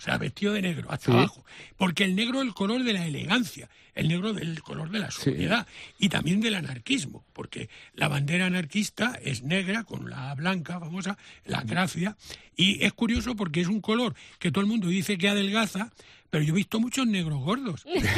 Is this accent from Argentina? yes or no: no; Fuensalida, Castilla-La Mancha, Spain; soy de un pueblo que se llama Fuensalida, y el embajador de Felipe II en Inglaterra se llamaba como mi pueblo, se llamaba Fuensalida.